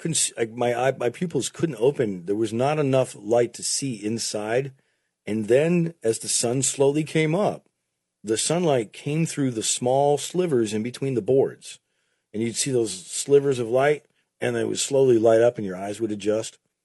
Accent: Connecticut, United States; I grew up in Connecticut in a place where there was a lot of tobacco barns

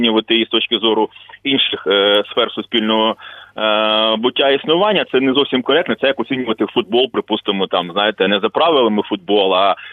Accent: Mykolaiv, Mykolaiv Oblast, Ukraine; Ну, героям слава і привіт землякам, я сам з Миколаєва.

